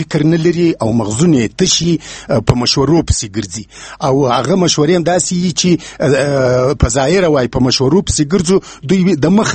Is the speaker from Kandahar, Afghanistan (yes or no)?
yes; Kandahar, Afghanistan; زه اوس وګورئ، زه مثلا د کندهار یم